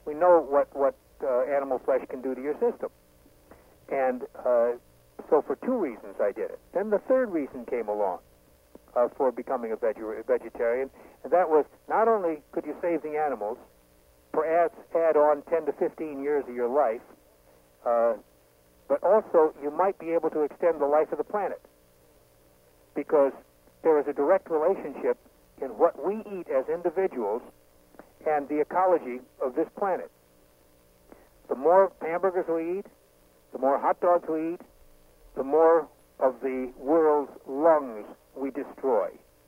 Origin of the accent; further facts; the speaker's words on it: Detroit, Michigan, United States; moved away; also born or lived in New York / Buffalo / Cleveland / Oakland; Right. I grew up in Detroit. That was home for me. And then I left in 1957 and ended up in places like New York and Buffalo and also Cleveland and San Francisco Bay Area, Oakland, actually, and then came down to Los Angeles.